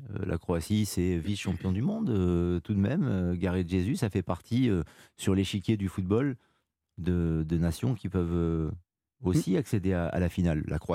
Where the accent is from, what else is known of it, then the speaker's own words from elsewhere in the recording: France; nous sommes Français